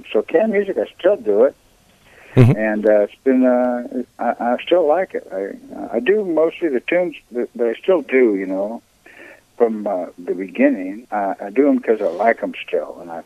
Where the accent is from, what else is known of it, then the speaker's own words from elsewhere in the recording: Santa Rosa, California, United States; And then I met this guy from my hometown of Santa Rosa